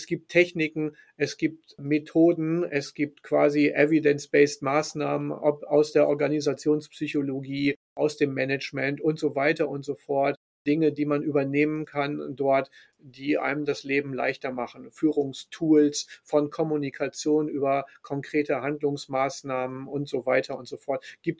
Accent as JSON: {"language": "German", "region": "Lower Saxony", "country": "Germany", "tie": "born or raised there", "said": "ich bin gebürtiger Ostfriese. Das heißt, dort sagt man außer Moin und Yo, sagt man eigentlich den ganzen Tag lang nicht wirklich viel. Das heißt also, seit ich in Nordrhein-Westfalen lebe, bin ich vollkommen akklimatisiert"}